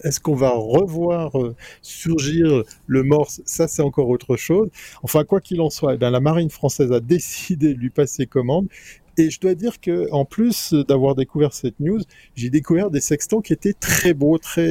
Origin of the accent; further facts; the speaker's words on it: Switzerland; je suis neutre, je suis suisse, donc...